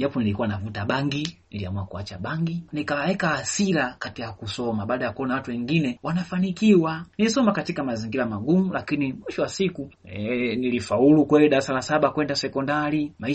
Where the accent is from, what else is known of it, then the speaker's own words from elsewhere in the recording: Ruvuma, Tanzania; born there; ni kijana ambaye nilizaliwa katika mkoa wa Ruvuma lakini wazazi wangu walikuwa wanafanya kazi Dar es Salaam. Katika familia yetu tulizaliwa watoto wanne, mimi nikiwa mtoto wa pili.